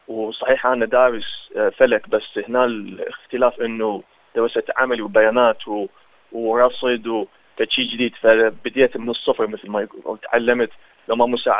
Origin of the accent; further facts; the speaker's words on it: Iraq; moved away as an adult; also born or lived in Jordan; now in Australia; أنا من العراق، جيت عمري 36 سنة